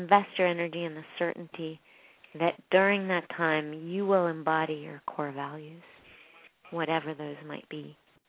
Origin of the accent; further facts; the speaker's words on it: Canada; I grew up in Canada, and we used to have long final exams, 4-hour final exams in every subject, and then midterms that were equally as long.